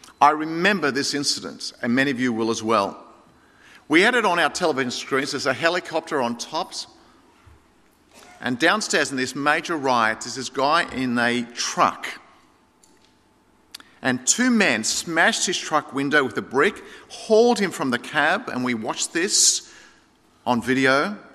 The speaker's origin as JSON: {"language": "English", "town": "Marrickville", "region": "New South Wales", "country": "Australia", "tie": "born or raised there", "said": "Jesus showed his mercy to me as an ordinary Greek kid growing up in Marrickville."}